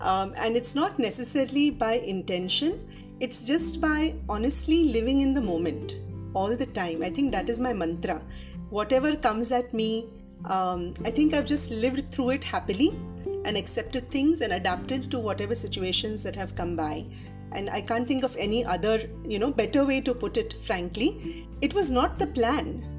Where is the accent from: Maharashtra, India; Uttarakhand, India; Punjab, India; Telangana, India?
Maharashtra, India; Mumbai; first language Konkani; English is a second language; It's Marathi. So I speak Marathi because I was born and raised pretty much in Bombay, in Mumbai. So, you know, that was the local language for me. But my mother tongue was Konkani. So I know Konkani, Marathi, of course Hindi, and English